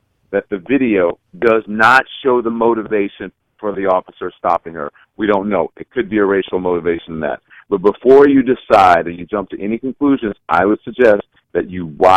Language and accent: English; New York City, New York, United States; I walk in the middle of the street, right, as a New Yorker, and a former New Yorker, now a current New Yorker.